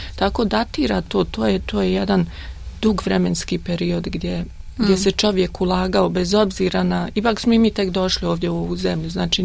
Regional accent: Tuzla, Federation of Bosnia and Herzegovina, Bosnia & Herzegovina; now in Australia; ja sam iz Tuzle, tako da nismo nikad se prije znali

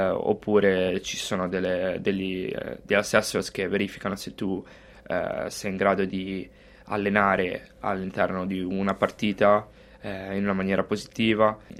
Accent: Rapallo, Liguria, Italy; la mia città era Rapallo, io sono nato e cresciuto a Rapallo, però all'età di 13 anni cambiai club e andai a giocare nella Pro Recco

